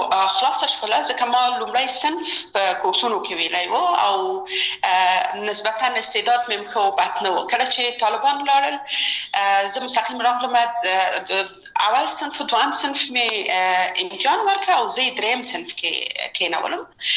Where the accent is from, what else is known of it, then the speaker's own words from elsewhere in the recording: Kabul, Afghanistan; زه اصلا د میدان وردګ ولایت یم او په کابل کې بیا زیږیدلې یم. په کابل کې زیږیدلې یم، په کابل کې لویه شوم،